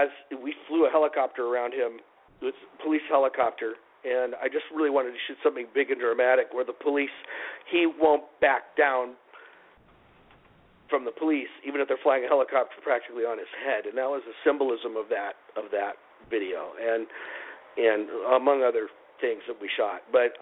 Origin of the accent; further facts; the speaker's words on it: Las Vegas, Nevada, United States; You know, I was raised in Las Vegas. I did go to a mostly African-American school